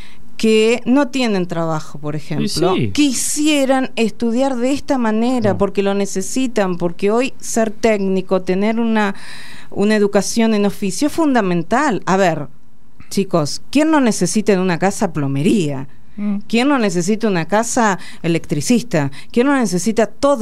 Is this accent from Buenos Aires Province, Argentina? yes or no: yes; Carlos Casares, Buenos Aires Province, Argentina; Yo soy de Carlos Casares, provincia de Buenos Aires.